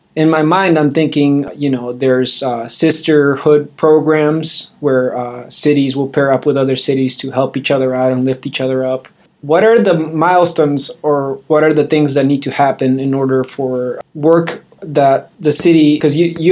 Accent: Peru; now in Portland, United States; as you know, I'm from Peru, and I want to do climate action work and sustainability work in Peru

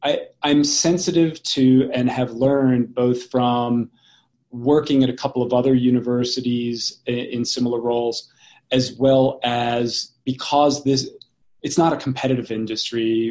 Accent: East Coast, United States; I come from the East Coast where the culture is very different than it is in the Mountain West

